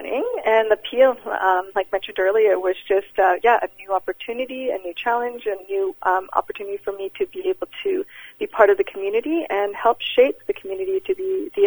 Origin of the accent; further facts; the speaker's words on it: Richmond, British Columbia, Canada; now in Smithers, Canada; I grew up in Richmond, and my parents were immigrants from Japan, and I was born in Canada and raised here.